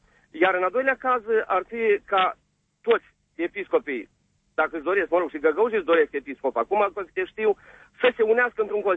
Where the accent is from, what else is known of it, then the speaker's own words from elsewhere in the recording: Romania; eu personal am 100 de prieteni la București și 100 la Moscova și nu mă genează faptul că sunt român.